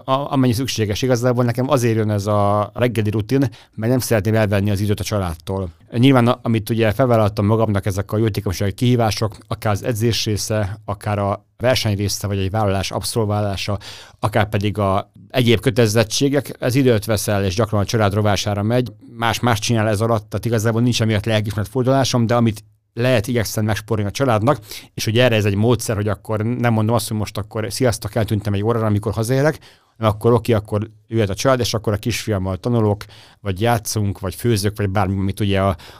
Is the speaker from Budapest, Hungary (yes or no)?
no; Gyöngyös, Heves, Hungary; én Gyöngyösről származom, az ugye 160 kilométer